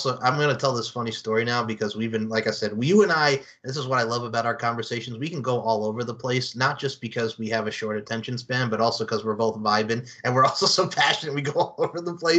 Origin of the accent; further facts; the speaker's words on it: New York, United States; So I grew up on Long Island, right? East Islip High School senior year.